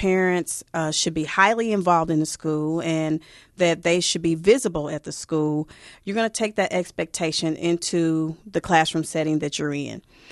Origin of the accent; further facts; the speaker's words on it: Kansas City, Missouri, United States; moved away as an adult; also born or lived in Chicago; I was born and raised in Kansas City, but when I graduated, I moved to Chicago, and I taught on the West Side